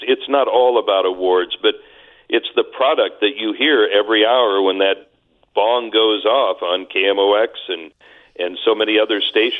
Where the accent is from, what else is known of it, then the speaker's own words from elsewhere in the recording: Granite City, Illinois, United States; it's about my life growing up in Granite City